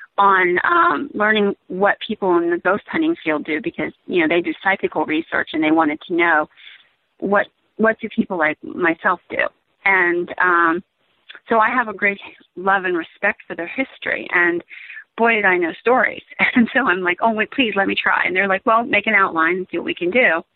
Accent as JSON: {"language": "English", "region": "Pennsylvania", "country": "United States", "said": "I'm from Pennsylvania, and we have the Brockers and the witches and all that stuff that came from the Amish and what have you."}